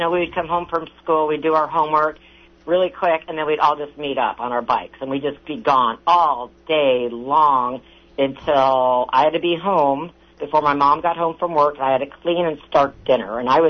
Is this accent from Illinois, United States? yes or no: yes; Chicago, Illinois, United States; I'm from Chicago. It's like we would go to Lake Michigan once, maybe twice, maybe I remember, but really was not a lake girl.